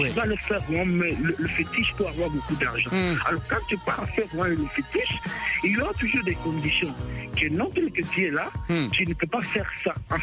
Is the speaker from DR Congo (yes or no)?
yes; Tshikapa, Kasaï, DR Congo; moved away as an adult; now in Kinshasa, DR Congo; En fait, j'ai quitté Tchikapa pour venir ici à Kinshasa étudier.